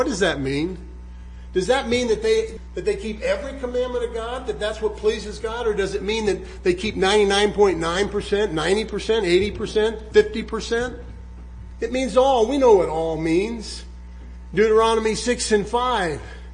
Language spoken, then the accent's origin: English; California, United States; I'm 70 years old. I grew up in Southern California. My mother worked at Disneyland.